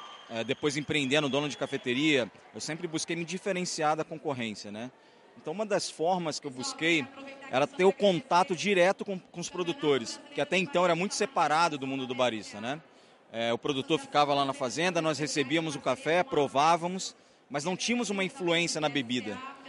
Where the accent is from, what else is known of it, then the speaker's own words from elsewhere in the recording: Rio de Janeiro, Brazil; como carioca, assim, mais acostumado com uma cervejinha, o açaí de manhã também, água de coco.